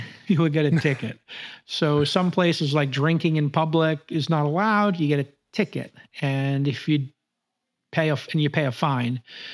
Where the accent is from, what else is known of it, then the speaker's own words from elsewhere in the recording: New York, United States; I'm born and raised in New York. It's my first or second. It was my second time in California.